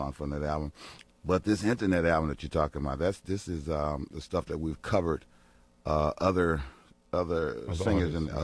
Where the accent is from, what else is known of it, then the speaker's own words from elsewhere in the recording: Jackson, Mississippi, United States; The 6th and 7th of December, we're in my hometown, Jackson, Mississippi.